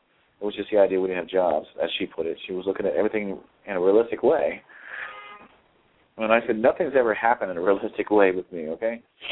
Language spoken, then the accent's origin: English; Ohio, United States; It was, and to me, I'm from Ohio, okay?